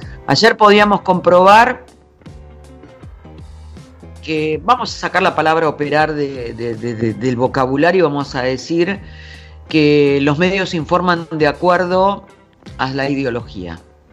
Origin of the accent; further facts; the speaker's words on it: Argentina; Compartimos una nacionalidad, un gentilicio, somos argentinos.